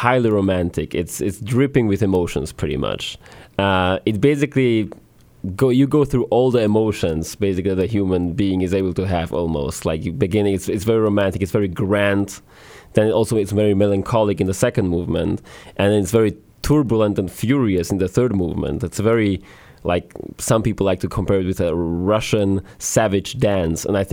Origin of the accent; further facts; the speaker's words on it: Vienna, Austria; I have spent a lot of my childhood in Vienna, and I also did my undergraduate studies at the University of Performing Arts in Vienna.